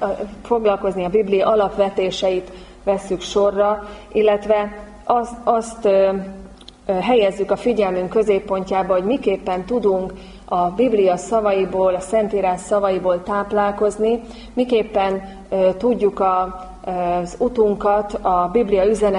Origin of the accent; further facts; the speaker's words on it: Győr, Győr-Moson-Sopron, Hungary; Győri lévén, a Győr Nádorvárosi gyülekezetbe jártunk, testvéreimmel, édesapámmal együtt